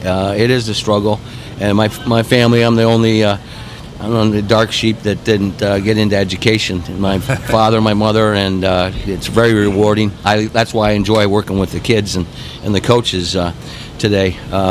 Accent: Iowa, United States; No kidding. I'm from Iowa.

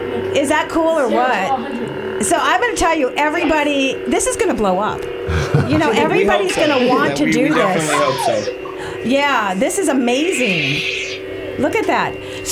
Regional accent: Wisconsin, United States; See, that's why I like them so much. They're from my hometown.

